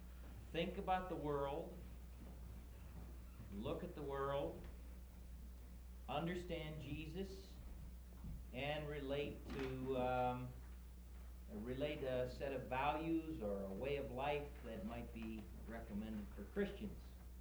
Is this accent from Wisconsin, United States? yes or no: yes; Racine, Wisconsin, United States; I'm from Racine, Wisconsin. I understand there are a few Wisconsinites here this week.